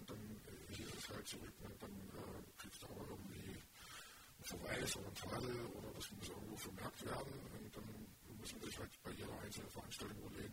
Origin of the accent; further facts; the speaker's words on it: Germany; Und damit seid ihr aufgewachsen und im Alter war es in der DDR mit mir als Stift.